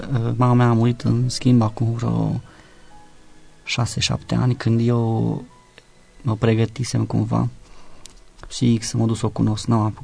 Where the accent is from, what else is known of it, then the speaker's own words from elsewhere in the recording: Lupeni, Hunedoara County, Romania; Din Lupeni provin. Părinții mei au venit în Lupeni ca să muncească.